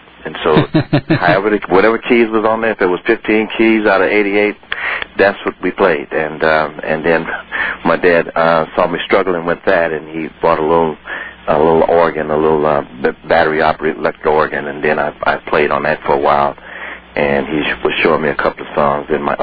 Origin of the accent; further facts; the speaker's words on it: Chicago, Illinois, United States; born there; Yes, I was born in Chicago in Cook County Hospital.